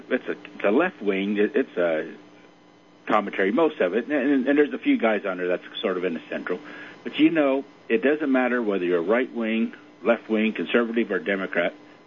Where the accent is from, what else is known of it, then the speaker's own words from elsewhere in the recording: United States; born there; And I was born in the States, so that's why I call myself that.